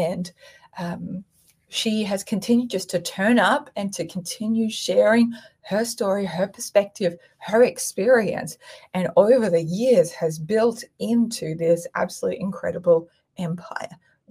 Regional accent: Australia; People sometimes ask me why I charge in US dollars, even though I'm Australian.

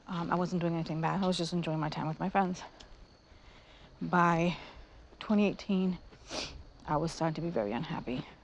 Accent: Boston, Massachusetts, United States; She lived in New York. And I'm from Boston.

